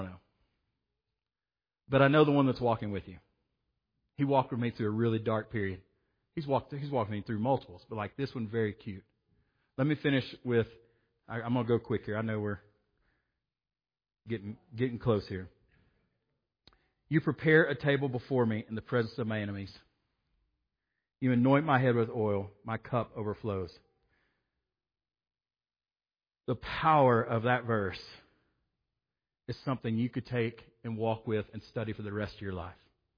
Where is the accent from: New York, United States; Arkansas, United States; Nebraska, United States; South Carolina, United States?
Arkansas, United States; And I was like, I'm not real smart. I am from Arkansas.